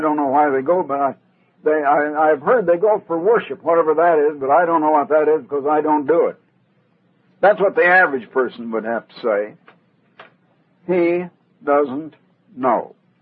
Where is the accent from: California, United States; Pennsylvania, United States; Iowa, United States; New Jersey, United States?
Iowa, United States; born there; and I was born in Iowa, and now my sons were born in Oregon.